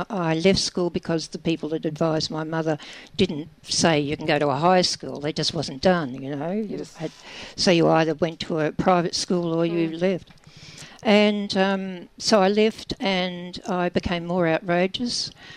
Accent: St Kilda, Victoria, Australia; born there

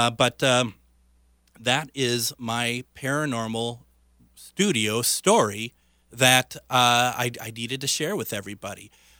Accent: Minneapolis, Minnesota, United States; I mean, me growing up in the Northeast Minneapolis area, we had gone there mainly for Easter.

